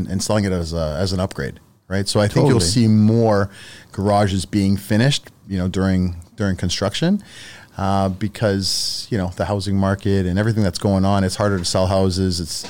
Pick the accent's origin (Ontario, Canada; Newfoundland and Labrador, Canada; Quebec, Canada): Ontario, Canada; Etobicoke; I grew up in Etobicoke.